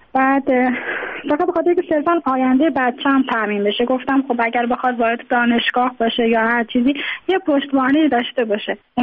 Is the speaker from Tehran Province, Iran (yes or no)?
yes; Tehran, Tehran Province, Iran; born there; now in Mashhad, Iran; من من خودم متولد تهرانم، اینجا به دلایل ازدواج کردم اومدم اینجا، حالا موندگار شدم دیگه توان بازگشت نداشتم. اینجا مثلا مذهبیه